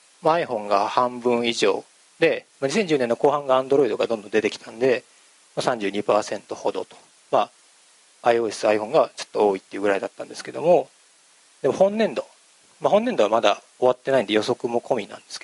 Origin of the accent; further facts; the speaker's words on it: Osaka, Japan; 大阪から来ました。